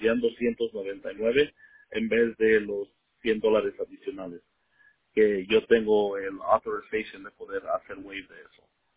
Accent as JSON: {"language": "Spanish", "country": "Mexico", "said": "Yo soy mexicano, pero tengo muchos amigos de Guatemala y Centroamérica."}